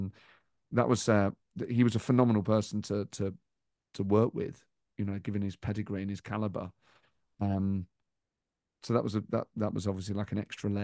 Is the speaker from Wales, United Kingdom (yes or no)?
no; Nottingham, East Midlands, United Kingdom; the fact that we're both from Nottingham, we're both Forest fans